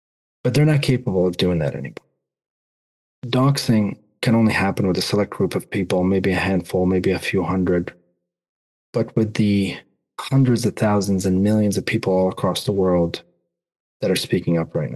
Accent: United States; the position as an American, the position of the U.S. in support of Israel is enabling these war crimes.

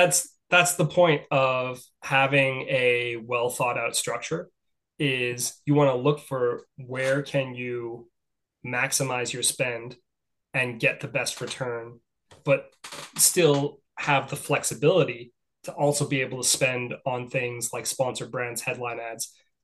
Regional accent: Thunder Bay, Ontario, Canada; I grew up in a place called Thunder Bay, Ontario, in Canada. It's a small city of 100,000 people, and the next closest city in each direction is at least 8 hours by car.

